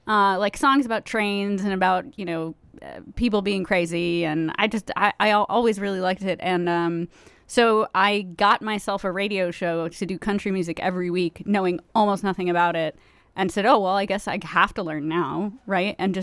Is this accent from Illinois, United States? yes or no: no; Metuchen, New Jersey, United States; So I grew up in Metuchen.